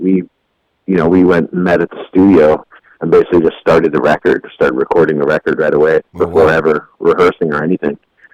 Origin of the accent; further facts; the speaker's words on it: Canada; also born or lived in Wales; I was born in Wales, in Great Britain, okay. And I moved over to Canada when I was three.